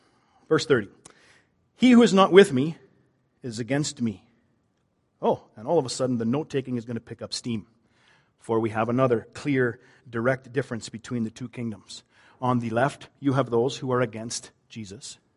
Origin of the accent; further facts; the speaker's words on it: Canada; because I always get made fun of for being Canadian.